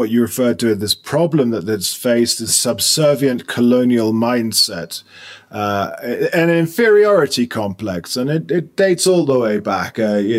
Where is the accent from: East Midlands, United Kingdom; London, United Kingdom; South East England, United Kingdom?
London, United Kingdom; now in Colombia; It's like, where are you from? Well, originally from London and all of this. And they just went, well, why couldn't a Colombian have done this?